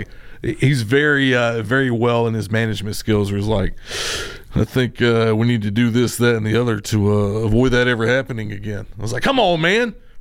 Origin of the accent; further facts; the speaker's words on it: Stanton, Iowa, United States; I'm from Iowa, Stanton, Iowa. I'm cool.